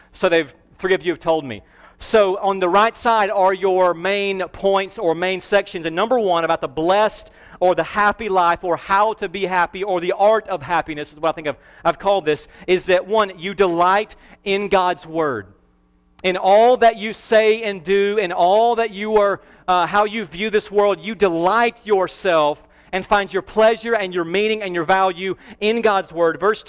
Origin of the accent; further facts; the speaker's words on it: the South, United States; I've never seen those before, but I'm from the South. We don't have much things like that down there.